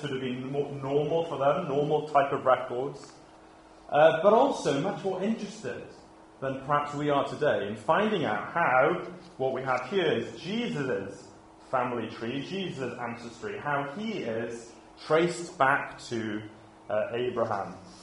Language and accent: English; United Kingdom; We, as stereotypical British people, seem to have this fascination with family history